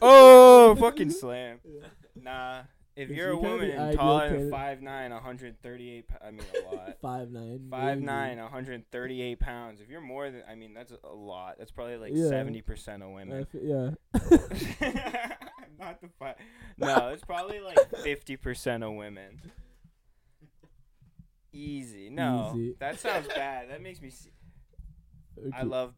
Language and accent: English; Scotland, United Kingdom; Because I'm coming into the middle ground as a Scot, and it just, I don't look like any of them